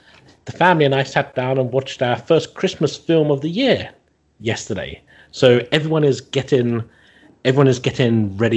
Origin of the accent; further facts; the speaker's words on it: London, United Kingdom; from London.